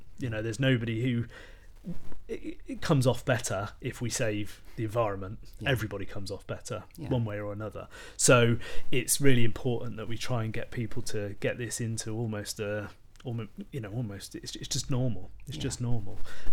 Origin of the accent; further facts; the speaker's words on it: South West England, United Kingdom; I grew up down in Wiltshire, and there was woodlands all around